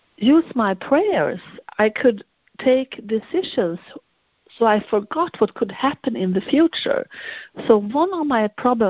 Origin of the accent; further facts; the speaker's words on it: Germany; English is a second language; also born or lived in Sweden; because I speak three languages. Because my parents come from Germany, I also have many years growing up in Germany.